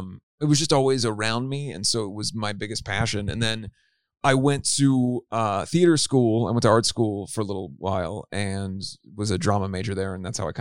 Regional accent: Cincinnati, Ohio, United States; No, I grew up in Cincinnati, Ohio.

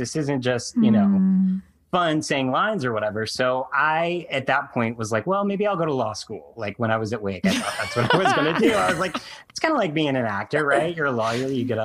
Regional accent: North Carolina, United States; Yeah, you know, growing up in, I grew up in North Carolina.

